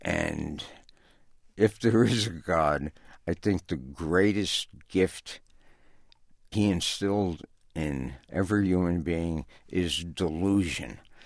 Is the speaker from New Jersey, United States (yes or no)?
yes; Newark, New Jersey, United States; I'm from Newark, New Jersey.